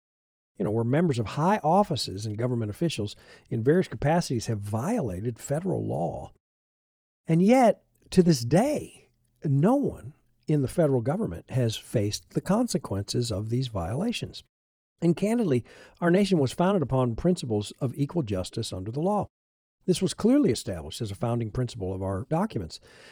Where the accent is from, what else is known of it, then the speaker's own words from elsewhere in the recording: United States; Before I'm an American, I'm a Christian, and I have to answer to Jesus Christ.